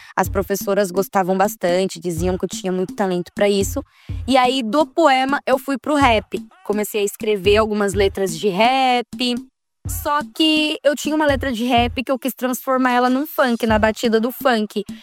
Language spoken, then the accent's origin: Portuguese; Ribeirão Preto, São Paulo, Brazil; E eu sou daqui de Ribeirão Preto, nascida e criada em Ribeirão Preto. Vim da Zona Norte, do extremo norte da cidade, do bairro que chama Simeone.